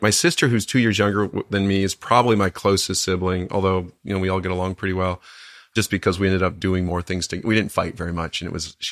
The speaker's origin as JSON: {"language": "English", "town": "Detroit", "region": "Michigan", "country": "United States", "tie": "born there", "also_born_or_lived": "Baltimore / Washington, D.C.", "lives_now": "Laguna Beach, United States", "said": "I was born in Detroit, or as the French say, Detroit. My dad was in med school and then transferred to Johns Hopkins, so we were in Baltimore for a little while"}